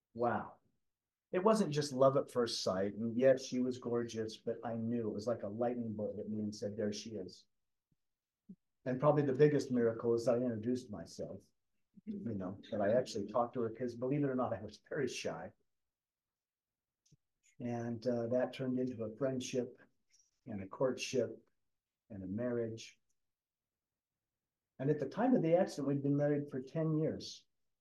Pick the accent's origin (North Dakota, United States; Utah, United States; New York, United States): Utah, United States; When I tell people around the world when I speak that I'm from Utah, it's people have different perceptions.